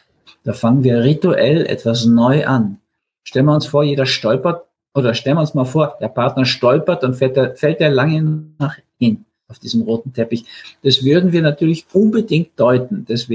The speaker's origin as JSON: {"language": "German", "country": "Austria", "said": "Und dann tanzen wir vielleicht mit dem Donauwalzer als Österreicher"}